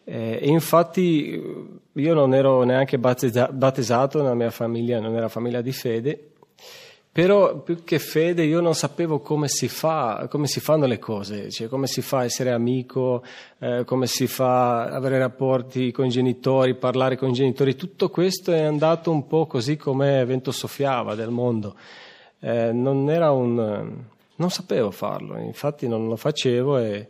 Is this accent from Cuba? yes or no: no; Slovakia; Italian is a second language; Io vengo dalla Slovacchia. Anche io sono entrato in comunità con i miei 22 anni